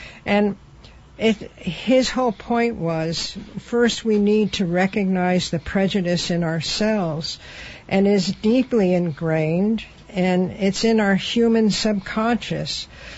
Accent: Connecticut, United States; I'm from Connecticut. I had many friends who went to Choate. And yes, Connecticut is a very, very anal retentive state.

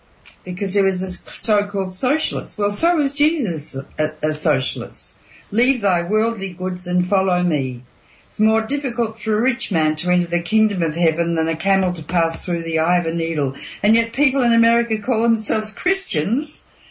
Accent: Australia; And that makes me very embarrassed as an Australian.

